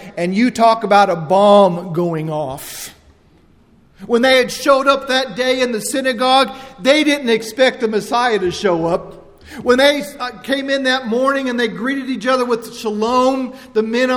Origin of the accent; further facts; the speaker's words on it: United States; I'm an American because of the sacrifices that men and women have made. Matter of fact, I was born in America.